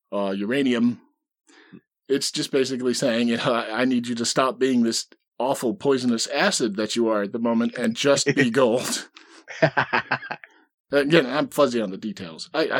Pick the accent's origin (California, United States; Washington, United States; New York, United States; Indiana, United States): Washington, United States; the geological history of my home state, Washington State, where just about everything happened